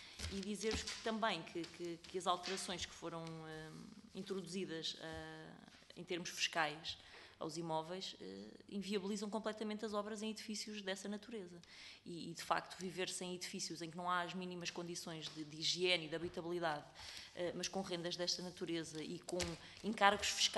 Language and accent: Portuguese; Centro, Portugal; faço na qualidade de nascida e criada no Distrito da Guarda